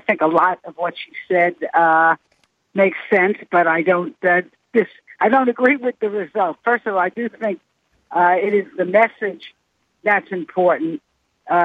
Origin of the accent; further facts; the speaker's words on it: Florida, United States; accent: a little bit of a northern accent; I'm from Florida. I don't necessarily, which I consider more southern, even though I do have a little bit of a northern accent.